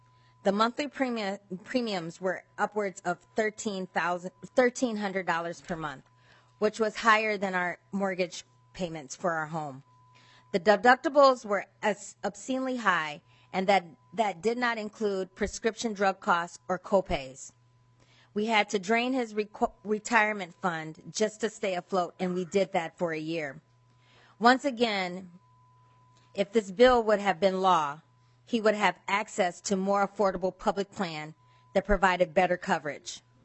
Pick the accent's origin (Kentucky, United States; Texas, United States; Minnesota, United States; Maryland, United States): Minnesota, United States; Austin; Chair Stephenson and members of the committee … I'm from Austin, Minnesota.